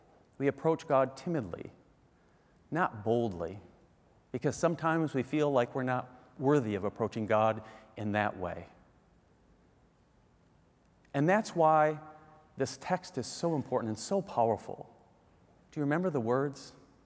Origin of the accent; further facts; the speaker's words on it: Michigan, United States; Beautiful place, we grew up in Michigan, so it was about a 3-hour drive.